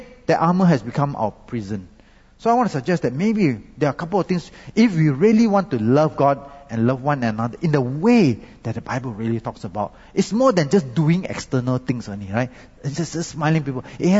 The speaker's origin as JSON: {"language": "English", "country": "Malaysia", "said": "I am Malaysian, so, you see, in Malaysia, you take any wrong road, it's okay, because you can U-turn on any road."}